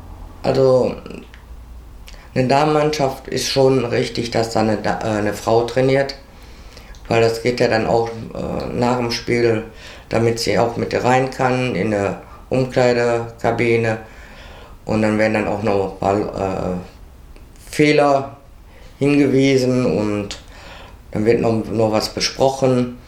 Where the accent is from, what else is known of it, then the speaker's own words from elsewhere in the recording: Essen, North Rhine-Westphalia, Germany; born there; bin am 22.03.55 geboren in Essen.